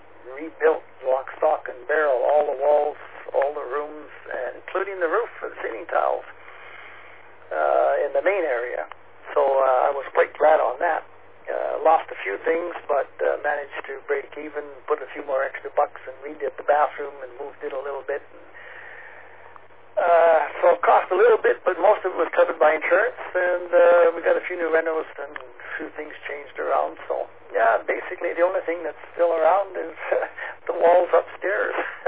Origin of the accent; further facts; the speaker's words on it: Monterrey, Nuevo León, Mexico; now in Vancouver, Canada; I grew up in Mexico. When I left there, and the city was about 1 million. It's now around 10 million. Vancouver's kind of done the same thing as Monterey, where I grew up.